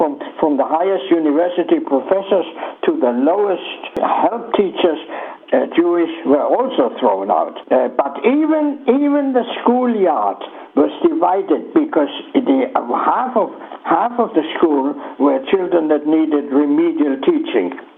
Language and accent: English; Germany; I was born on the 5th of January, 1924, believe it or not, and in Germany.